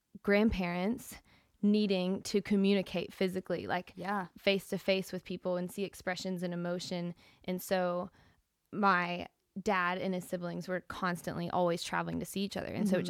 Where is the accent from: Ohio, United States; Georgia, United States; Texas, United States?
Ohio, United States; Cincinnati; now in Nashville, United States; So I've lived in Nashville now, but I grew up in Cincinnati, and we have a family of six, but a huge family on both sides.